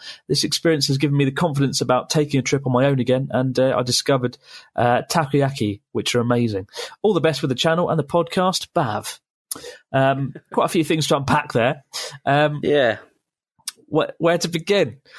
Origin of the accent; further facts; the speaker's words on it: India; I'm not the smallest person in the world. I'm 6 foot and I'm Indian and around 17 stone.